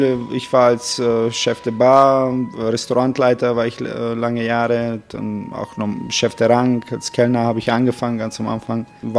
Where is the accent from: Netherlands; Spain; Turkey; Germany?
Germany; also born or lived in North Macedonia / South Tyrol; now in Sölden, Austria; Ich bin geboren in Mazedonien, in der Nähe von Skopje. Bin dann aber als klein aufgewachsen in Deutschland, meine ganze Schule. Und dann 16 Jahre war ich in Südtirol Meran, in viele verschiedene Häuser. Und jetzt mittlerweile seit 2014 in Sölden-Ötztal.